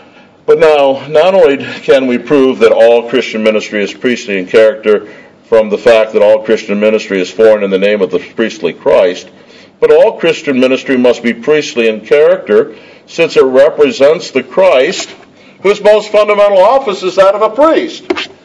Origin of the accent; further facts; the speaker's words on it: United States; So I'm talking as an American, and I originally wrote this sermon for Americans.